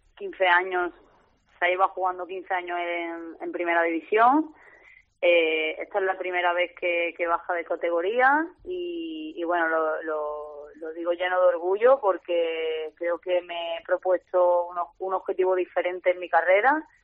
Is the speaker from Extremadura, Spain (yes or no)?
no; Seville, Andalusia, Spain; yo soy de Sevilla